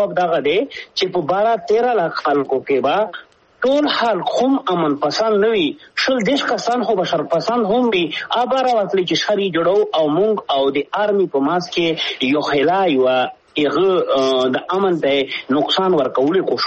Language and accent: Pashto; Pakistan; مونږ د پاکستان یو پاکستان دې زمونږ دې پاکستان مونږ پښتنو جوړ کړی دی